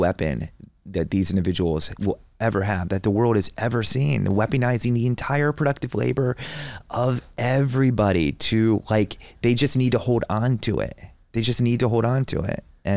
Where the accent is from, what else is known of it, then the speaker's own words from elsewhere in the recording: Bloomsburg, Pennsylvania, United States; also born or lived in Chicago; I had Utz, because I grew up in Pennsylvania. So I don't know if you know Bloomsburg.